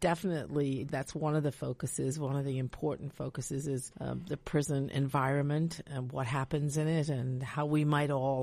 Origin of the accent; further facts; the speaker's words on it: England, United Kingdom; also born or lived in Canada; Well, I was born in England, and I grew up and was educated in both England and Canada.